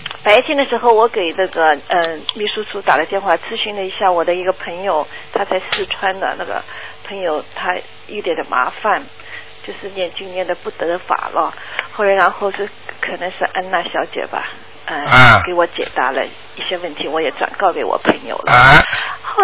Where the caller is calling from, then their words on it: Melbourne, Victoria, Australia; 我从墨尔本打过来给你。